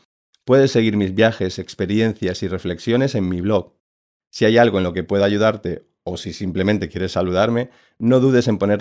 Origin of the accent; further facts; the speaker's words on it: Cáceres, Extremadura, Spain; born there; nací en Cáceres, una pequeña ciudad al oeste de España.